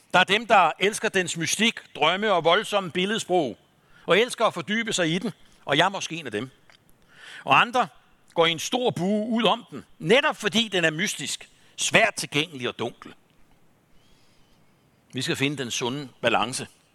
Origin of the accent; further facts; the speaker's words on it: Mårum, Capital Region of Denmark, Denmark; Han var som sagt præst for 120 år siden i Mårum på Nordsjælland, hvor jeg kommer fra.